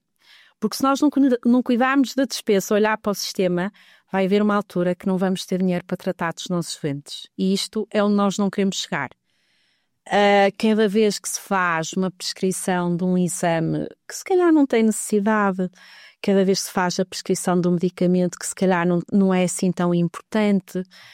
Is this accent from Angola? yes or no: no; Valpaços, Vila Real, Portugal; born there; Eu nasci em Valpaços, nunca vivi em Valpaços